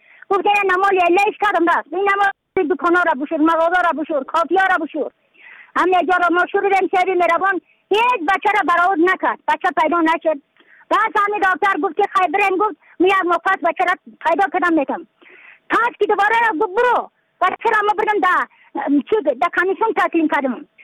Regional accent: Badakhshan, Afghanistan; از بدخشان هستم، مرکز بدخشان ولسوالی اتکل پایان، قریه وینگ.

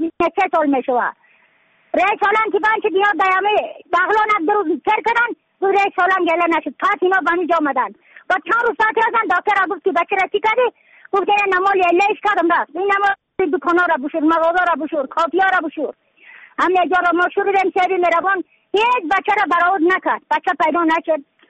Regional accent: Badakhshan, Afghanistan; از بدخشان هستم، مرکز بدخشان ولسوالی اتکل پایان.

